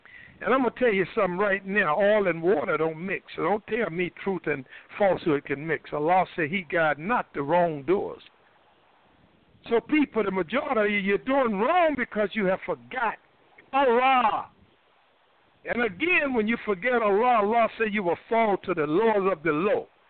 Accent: Durham, North Carolina, United States; In my hometown, Durham, North Carolina, in the 50s, before they integrated

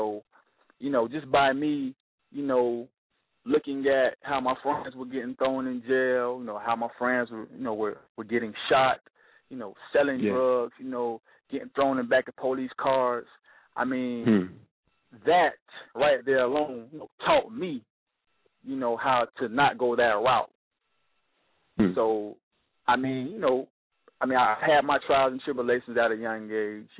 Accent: Jacksonville, Florida, United States; I was born and raised here in Jacksonville, Florida.

